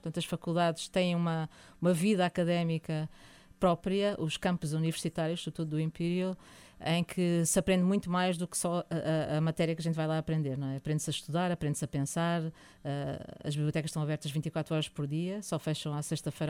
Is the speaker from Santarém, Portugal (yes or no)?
no; Lisbon, Portugal; also born or lived in Porto; Depois tivemos lá até aos 5 anos e depois voltei para Lisboa.